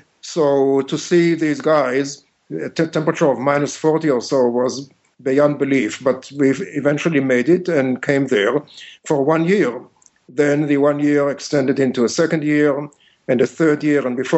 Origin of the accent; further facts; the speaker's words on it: Israel; I was born and raised in Israel